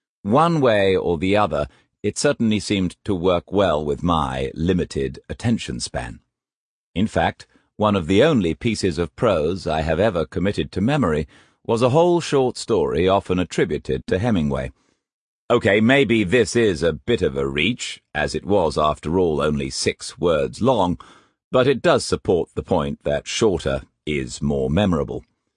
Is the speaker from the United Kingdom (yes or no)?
yes; England, United Kingdom; My first contact with anything approaching mission statements was as a boy growing up in England.